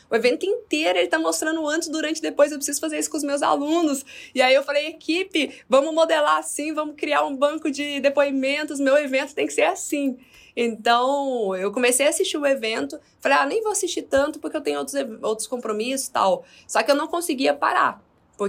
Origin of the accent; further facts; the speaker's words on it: Goiânia, Goiás, Brazil; now in São Paulo, Brazil; Agora eu tô morando em São Paulo, mas eu sou de Goiânia. E aí eu tô em Goiânia agora. Eu vim visitar meus pais